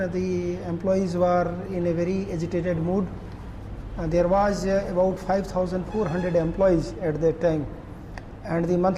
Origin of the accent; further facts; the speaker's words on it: Assam, India; I was born and brought up in Assam only. And I joined the Assam Civil Service in 1983.